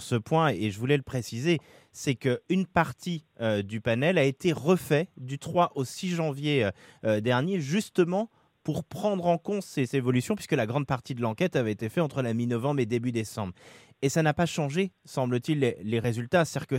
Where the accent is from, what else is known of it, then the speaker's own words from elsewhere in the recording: France; Parce qu'on est français